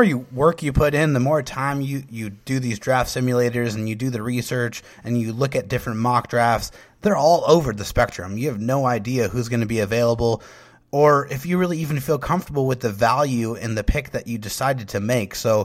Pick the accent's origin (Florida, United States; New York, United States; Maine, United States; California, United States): California, United States; San Diego; now in Texas, United States; And, you know, I live in Texas, for those people who don't know. I'm from San Diego originally, but I've been living in Texas for the last several years.